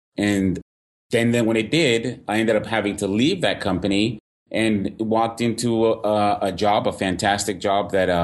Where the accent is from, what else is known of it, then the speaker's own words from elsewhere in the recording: New England, United States; typical, young man growing up in New England